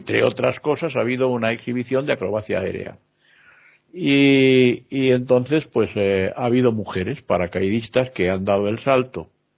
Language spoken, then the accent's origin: Spanish; Madrid, Community of Madrid, Spain; Yo soy español, hablo desde Madrid.